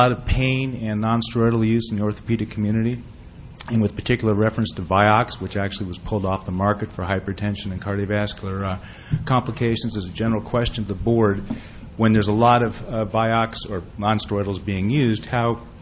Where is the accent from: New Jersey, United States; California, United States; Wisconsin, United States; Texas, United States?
California, United States; San Francisco; I'm from San Francisco. I'm probably the only cardiologist here.